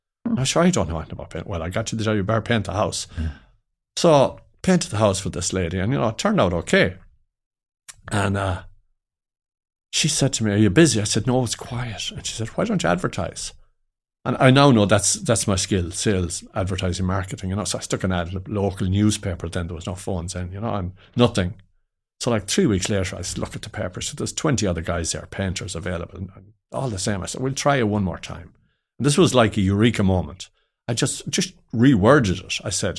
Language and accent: English; Ballina, County Mayo, Ireland; I was living in Ballinan. I'm from Ballinan, County Mayo.